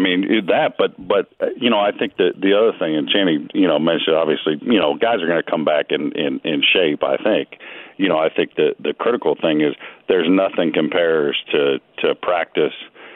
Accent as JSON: {"language": "English", "region": "California", "country": "United States", "tie": "born or raised there", "said": "where I grew up in California, I mean, they did it, God, I think a lot longer than we have"}